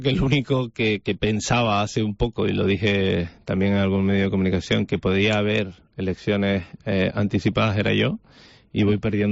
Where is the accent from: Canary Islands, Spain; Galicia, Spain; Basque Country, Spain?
Canary Islands, Spain; Nosotros, como canarios, cualquier canario, venga de donde venga, se puede quedar exento